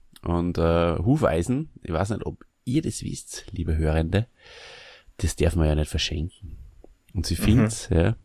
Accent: Burgenland, Austria; Bei uns im Burgenland heißt es spaßig, wenn jemand ein bisschen ein merkwürdiges Verhalten an den Tag legt.

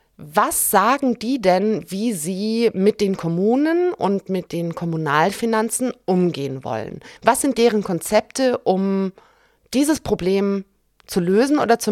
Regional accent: Freisbach, Rhineland-Palatinate, Germany; Unter anderem in Freisbach, wie du gesagt hast, meine Heimatgemeinde, meinem Heimatdorf.

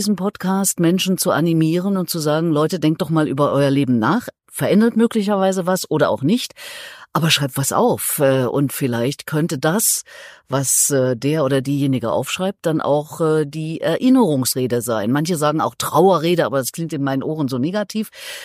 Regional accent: Erfurt, Thuringia, Germany; now in Berlin, Germany; meine Thüringer Heimat. Ich komme aus Erfurt.

